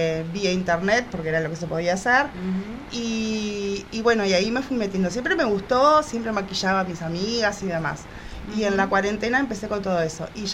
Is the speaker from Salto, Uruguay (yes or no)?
yes; Salto, Uruguay; born there; now in Montevideo, Uruguay; Yo nací en Salto, hace 11 años que vivo acá en Montevideo. Uh-huh. Igual siempre tengo como un pie allá y otro acá, estoy viajando todo el tiempo. Allá está mi familia, bueno, mis amigos, todo.